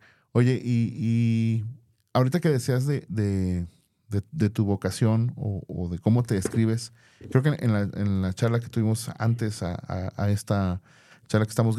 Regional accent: Mexico; Que nos caracteriza como mexicanos, ¿no?

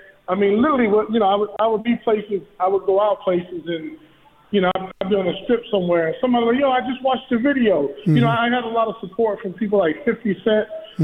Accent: Las Vegas, Nevada, United States; also born or lived in Riverside; So I was born here in Las Vegas, Nevada, and I went back and forth between Riverside. I have family in Riverside, California. But mostly my childhood was in Las Vegas.

